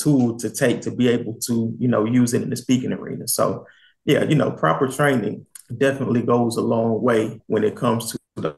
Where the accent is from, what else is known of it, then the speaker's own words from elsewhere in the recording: Amelia Island, Florida, United States; also born or lived in Jacksonville; I grew up in Florida. If you ever heard of it's a little town in North Florida. It's probably maybe 30 minutes north of Jacksonville, 45 minutes north of Jacksonville, called Amelia Island. I was born in Jacksonville